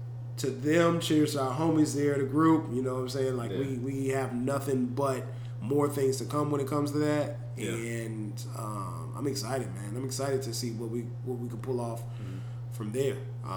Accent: Chicago, Illinois, United States; me being, born and raised in Chicago, specifically in the South Suburbs proper, one of my goals was always to live in Hyde Park

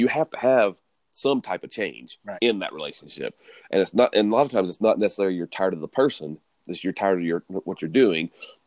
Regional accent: the South, United States; now in Utah, United States; I'm born and raised in the South. We moved to Utah 4 years ago, actually moved out here for work

